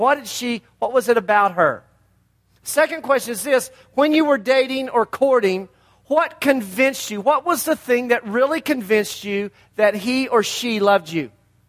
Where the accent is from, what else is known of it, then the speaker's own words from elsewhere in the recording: Amarillo, Texas, United States; We go back a long way with their families because we're from Amarillo as well.